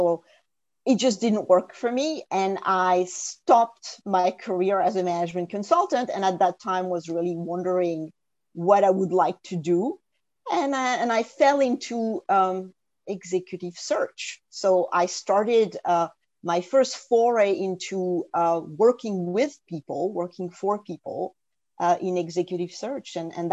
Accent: France; English is a second language; I was born and raised in France and didn't get to learn English until my teenage years.

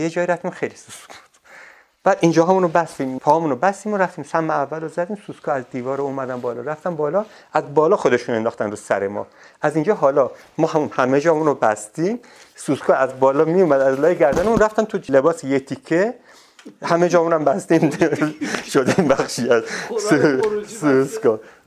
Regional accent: Ardabil, Ardabil Province, Iran; moved away; پدرم خونه خریده بود و من از اردبیل که اومدم توی این خونه بلوکای شهرها را زندگی میکردیم.

